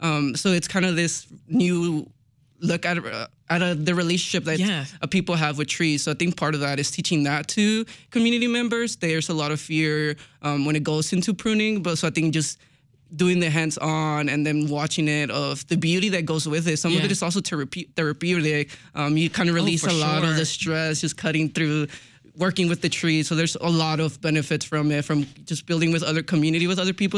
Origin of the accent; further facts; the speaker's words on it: Houston, Texas, United States; now in Chicago, United States; it's just an experience that I have from growing up in Houston to now seeing it in Chicago.